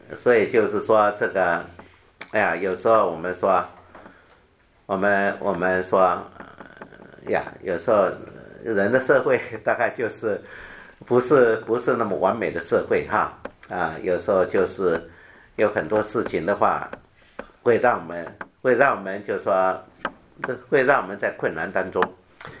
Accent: Taiwan; now in United States; 是我们从台湾来的早就来美国了哈

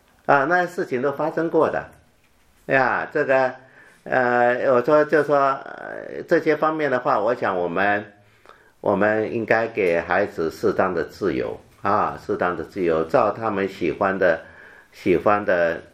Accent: Taiwan; now in United States; 是我们从台湾来的早就来美国了哈

